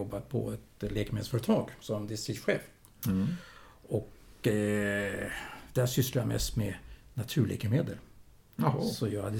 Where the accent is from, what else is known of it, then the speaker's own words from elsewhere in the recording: Stockholm, Stockholm County, Sweden; now in Tyresö, Sweden; Jag är stockholmare